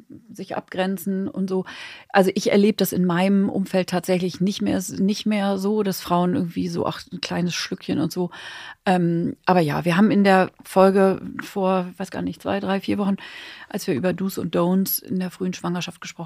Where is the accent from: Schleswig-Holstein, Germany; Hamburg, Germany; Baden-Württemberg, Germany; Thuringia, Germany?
Hamburg, Germany; also ich komme ja aus Hamburg, da so im Lapskaus gab es dann immer fermentierte rote Beete dazu und so